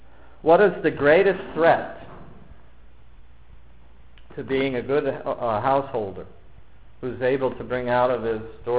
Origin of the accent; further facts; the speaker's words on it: Erie, Pennsylvania, United States; also born or lived in West Milton; I grew up in Erie, Pennsylvania. What can you do in Erie, Pennsylvania? I lived my adult life in West Milton, a town of 800.